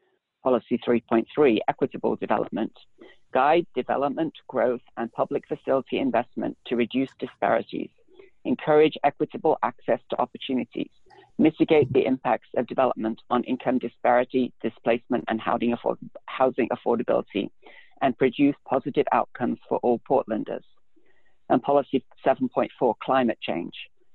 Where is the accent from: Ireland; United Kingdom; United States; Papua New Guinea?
United Kingdom; Yorkshire and the Humber; my hometown in Yorkshire, England. Where I grew up, there were no people of color living near me.